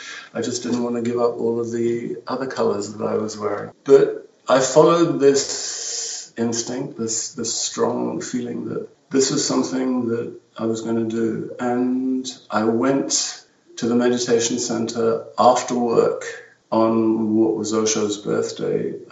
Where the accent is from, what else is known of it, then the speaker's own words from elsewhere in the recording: London, United Kingdom; also born or lived in Sri Lanka; growing up in London, … went to see